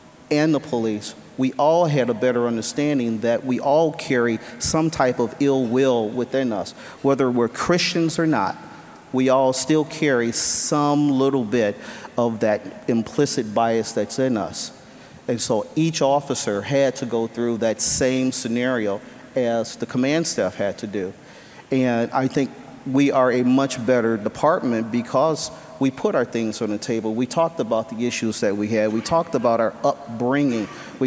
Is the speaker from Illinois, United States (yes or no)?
yes; Chicago, Illinois, United States; and I'm originally from Chicago, so I'm glad to say I got a brother from Chicago.